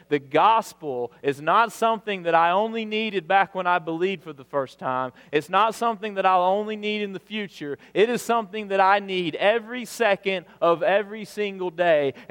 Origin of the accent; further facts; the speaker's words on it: Alabama, United States; I'll never forget church I grew up in South Alabama.